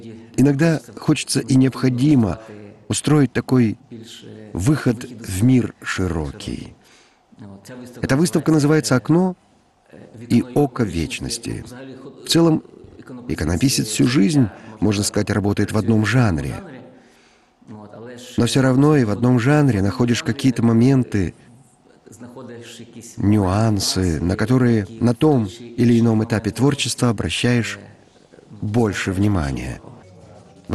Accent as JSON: {"language": "Russian", "region": "Kyiv", "country": "Ukraine", "said": "Поскольку я киевлянин, даже не в первом поколении"}